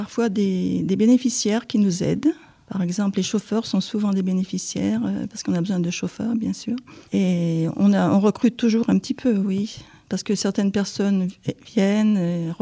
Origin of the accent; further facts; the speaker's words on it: Villefranche, France; je suis originaire de Villefranche, j'étais enseignante et après avoir beaucoup circulé pour des raisons de travail, je suis revenue sur Villefranche